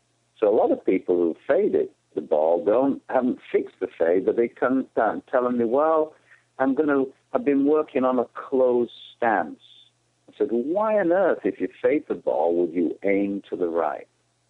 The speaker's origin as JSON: {"language": "English", "country": "United Kingdom", "tie": "born or raised there", "said": "I'm a Brit. I grew up playing golf in Britain."}